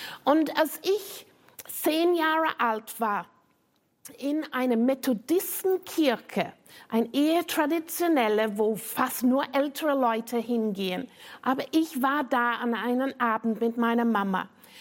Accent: United Kingdom; German is a second language; now in Austria; bekomme mit von diesem Akzent, dass ich nicht deutsches Muttersprache habe. Ich stamme aus Großbritannien.

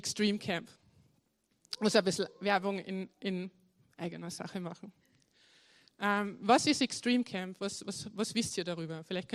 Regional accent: Leoben, Styria, Austria; accent: Styrian; ich bin aus Leoben, aus der Steiermark und es wird heute auf jeden Fall ein bisschen steirisch

